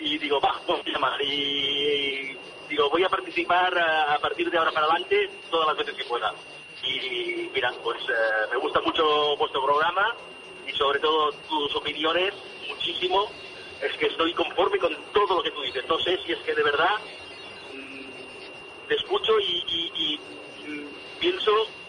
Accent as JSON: {"language": "Spanish", "town": "Mataró", "region": "Catalonia", "country": "Spain", "said": "me voy para Mataró. Yo soy de Mataró."}